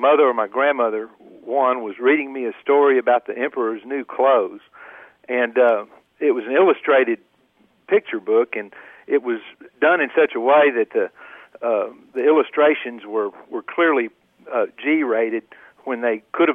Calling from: Victoria, Texas, United States; I'm calling from Victoria, Texas.

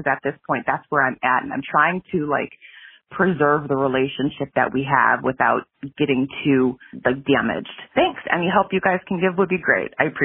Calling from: Ohio, United States; I'm calling from Ohio.

